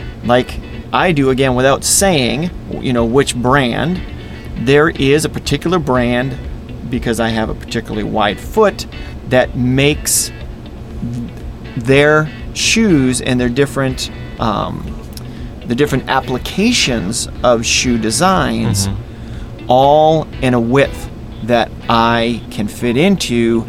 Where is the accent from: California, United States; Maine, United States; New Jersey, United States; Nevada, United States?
Maine, United States; growing up in Maine, there wasn't a huge population, so there wasn't a huge amount of competition